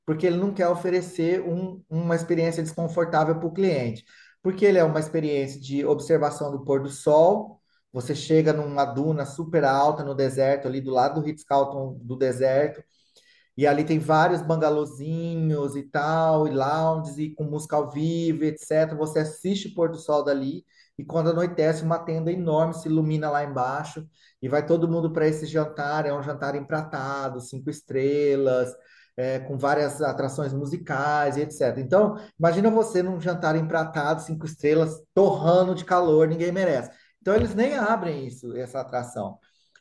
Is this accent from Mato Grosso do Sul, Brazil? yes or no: yes; Mato Grosso do Sul, Brazil; Eu sou sul-mato-grossense, então na minha terra é quente pra caramba também, sabe?